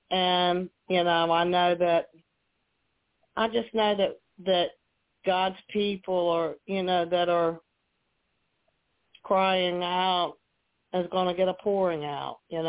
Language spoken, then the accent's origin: English; North Carolina, United States; and I'm from North Carolina, but, you know, I kind of associated it with North Carolina, but it's in Kentucky.